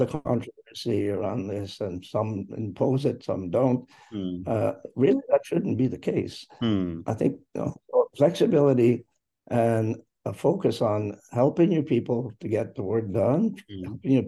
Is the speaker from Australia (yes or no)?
no; Ontario, Canada; I was born and raised in Eastern Ontario, so I've always lived in Canada.